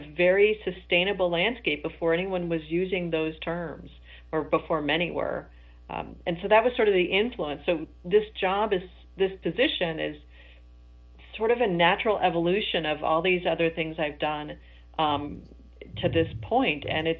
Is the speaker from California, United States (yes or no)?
yes; California, United States; I grew up in Northern California. I remember growing up in a drought. My grandparents were farmers.